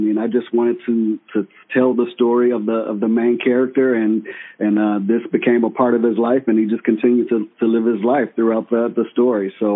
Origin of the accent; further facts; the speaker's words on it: Chicago, Illinois, United States; I grew up in Chicago on the South Side, and Mendel was a private school smack dab in the South Side, in the middle of the city.